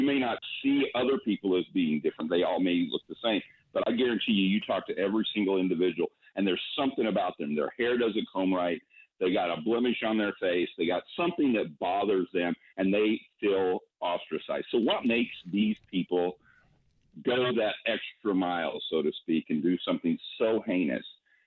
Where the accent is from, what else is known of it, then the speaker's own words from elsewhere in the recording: Texas, United States; You know, it's like I'm a Texas resident. I grew up in Texas my whole life.